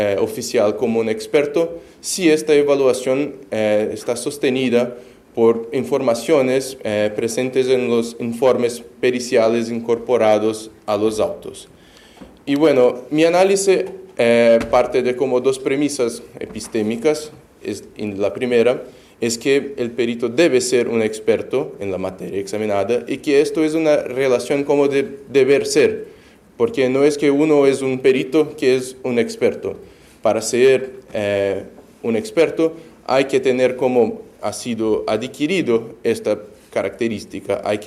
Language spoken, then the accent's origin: Spanish; Brazil; Spanish is a second language; soy de Brasil.